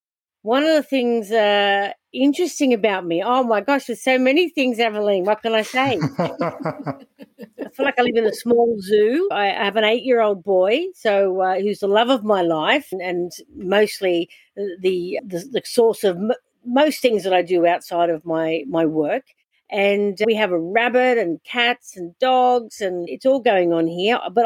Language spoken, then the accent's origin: English; Wimbledon, London, United Kingdom; born there; But I am really a Womble, Pete. I was born in Wimbledon in England.